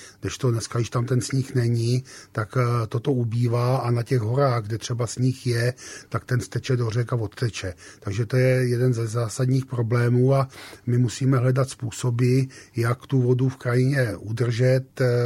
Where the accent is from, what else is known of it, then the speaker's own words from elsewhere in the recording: Nymburk, Central Bohemian Region, Czechia; Já jsem z Nymburka a tam byla síť rybníků